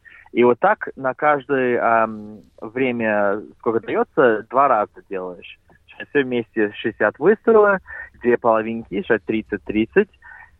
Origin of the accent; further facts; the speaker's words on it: Belarus; now in Australia; мы из Беларуси. Папу пригласили сюда в 98-м году работать за строительной команде по стрельбе.